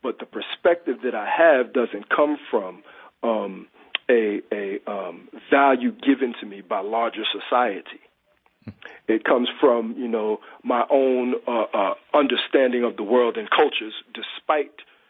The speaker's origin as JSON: {"language": "English", "town": "Brooklyn", "region": "New York", "country": "United States", "said": "You know, I'm from Brooklyn, New York. And I went to a school with predominantly white people until about second grade."}